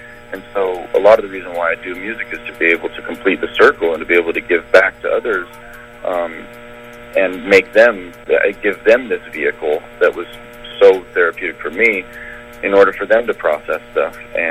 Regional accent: Malibu, California, United States; I grew up in Malibu, California, right. And my parents were very much in the scene and musicians

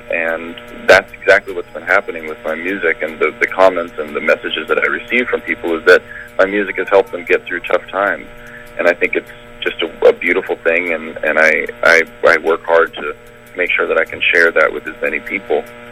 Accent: Malibu, California, United States; I grew up in Malibu, California, right. And my parents were very much in the scene and musicians

